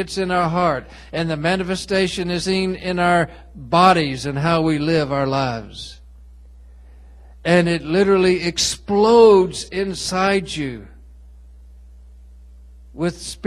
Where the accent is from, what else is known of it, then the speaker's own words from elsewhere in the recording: Texas, United States; Of course, I'm from Texas.